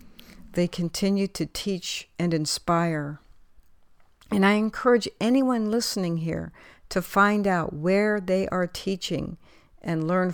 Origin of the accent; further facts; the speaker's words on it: Washington, District of Columbia, United States; I grew up in Washington, D.C. and went to public schools there and continued on to college